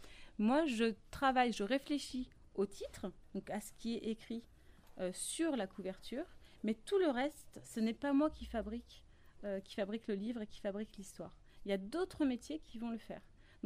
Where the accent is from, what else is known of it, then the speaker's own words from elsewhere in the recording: Rennes, Brittany, France; Je suis rennaise, je vis à Rennes.